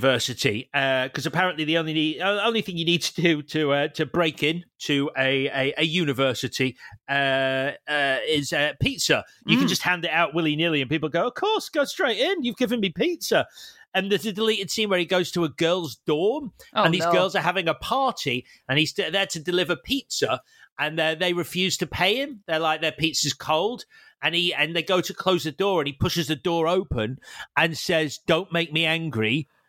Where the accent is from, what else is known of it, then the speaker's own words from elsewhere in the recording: United Kingdom; I don't shout because I am still British, so I tip.